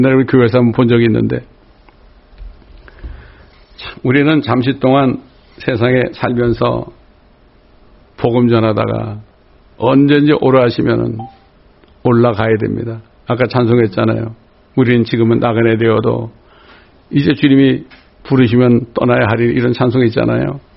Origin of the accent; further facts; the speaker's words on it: Jecheon, North Chungcheong, South Korea; 아니 내 고향은 저 충청북도 제천인데 아유 어떻게 고향이냐고.